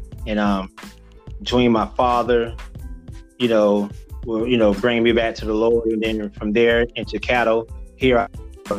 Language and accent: English; Florida, United States; So growing up in South Florida, and a lot of people don't know it, that Florida is the second largest state that runs cattle. And growing up in Florida, I'm around it all the time.